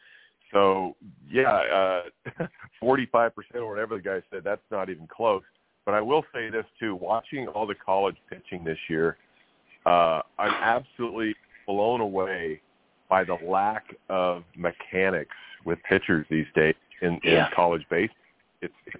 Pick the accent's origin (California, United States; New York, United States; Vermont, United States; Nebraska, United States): Nebraska, United States; like I come from Nebraska and there's no chance you could be outside, you know, all winter long or all year long.